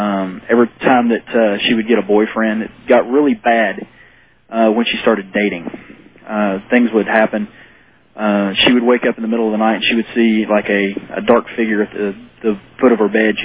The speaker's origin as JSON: {"language": "English", "town": "Tulsa", "region": "Oklahoma", "country": "United States", "said": "I'm from Tulsa."}